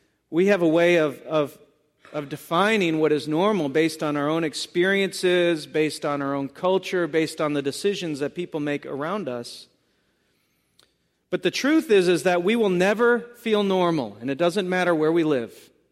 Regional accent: Boston, Massachusetts, United States; But for the most part, we're from Boston in this area, and we have a certain way of looking at the world

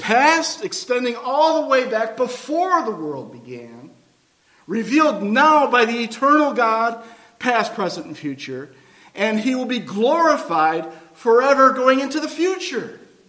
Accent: Buffalo, New York, United States; I'm a Bills fan. I grew up near Buffalo.

